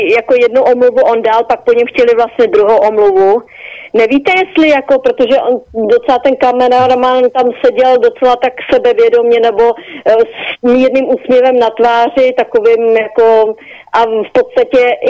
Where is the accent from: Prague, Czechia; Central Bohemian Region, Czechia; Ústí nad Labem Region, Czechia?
Ústí nad Labem Region, Czechia; Ústí nad Labem; já jsem z Ústí nad Labem vlastně